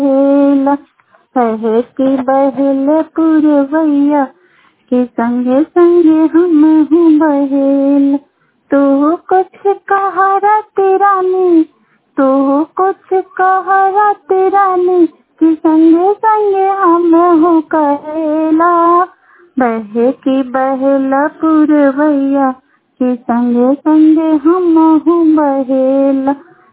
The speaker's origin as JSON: {"language": "Hindi", "town": "Maleghat", "country": "India", "said": "मैं मालेघाट की रहने वाली हूँ।"}